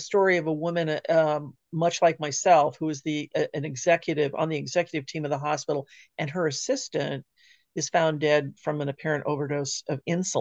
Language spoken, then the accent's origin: English; California, United States; now in Seattle, United States; Well, I've lived my entire life on the West Coast. So I grew up in the Southern California area. Now I'm in the Seattle area.